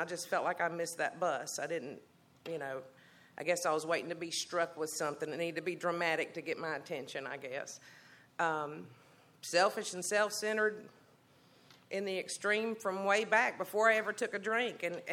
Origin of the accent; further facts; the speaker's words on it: Greensboro, North Carolina, United States; I grew up right here in Greensboro, just a few streets that way off of Westridge.